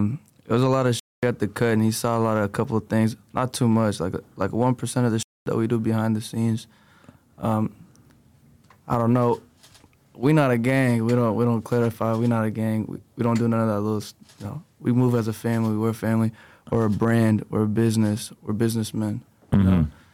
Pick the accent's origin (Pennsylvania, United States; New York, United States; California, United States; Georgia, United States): California, United States; Union City; Me personally, I'm from Union City.